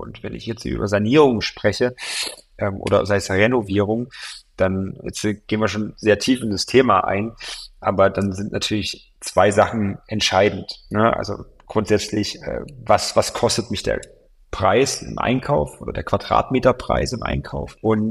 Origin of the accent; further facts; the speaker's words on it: Weida, Thuringia, Germany; also born or lived in Gera; Also Gera ist ja meine Heimatstadt, beziehungsweise bin ich in Gera geboren. Meine eigentliche Heimatstadt ist Weida, das ist so ein kleines Städtchen neben Gera, nicht ganz so viele Einwohner.